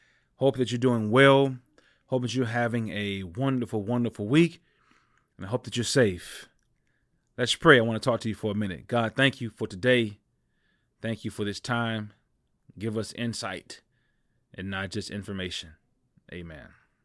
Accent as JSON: {"language": "English", "region": "Louisiana", "country": "United States", "tie": "born or raised there", "said": "growing up in the South, I grew up in a little town in Louisiana where we didn't see a whole lot of people that looked like me on television"}